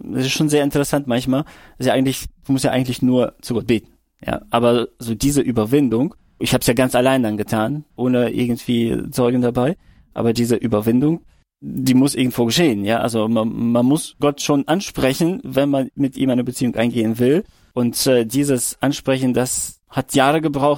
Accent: Kyrgyzstan; now in Germany; Also ich bin dann in der Sowjetunion geboren, aufgewachsen in Kirgisien in Deutschland.

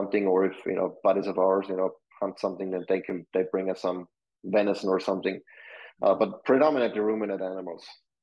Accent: Austria; we had like a lot of pasta and those kind of things that I grew up with in Austria.

